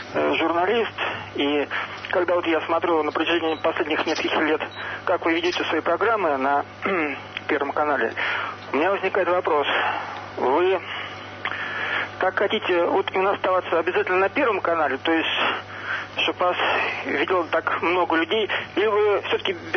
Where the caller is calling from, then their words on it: Saint Petersburg, Russia; я из Петербурга.